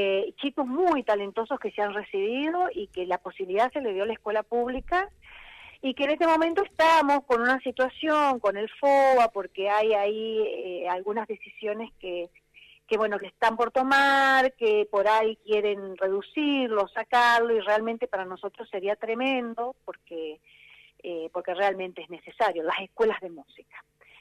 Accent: Venado Tuerto, Santa Fe, Argentina; yo estudiaba en la Universidad de Rosario, yo soy de Venado Tuerto.

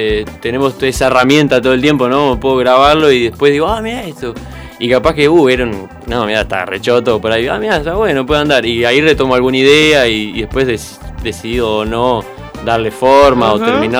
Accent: Santa Rosa, La Pampa, Argentina; also born or lived in Córdoba / Buenos Aires; cuando terminé el cole, el secundario acá en Santa Rosa, volví a Córdoba. Volví porque yo nací allá.

